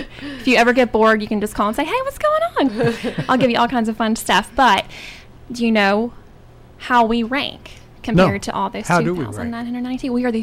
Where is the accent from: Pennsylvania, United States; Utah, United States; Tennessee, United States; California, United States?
Tennessee, United States; Chattanooga; I grew up in Chattanooga. I came up here to go to MTSU in 2000, and I never left because I loved it that much.